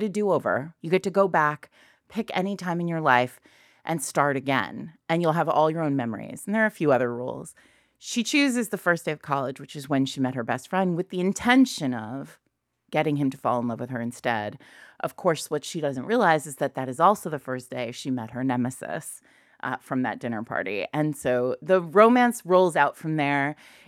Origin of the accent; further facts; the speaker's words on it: Rhode Island, United States; Yeah, when I was a kid, I grew up in Rhode Island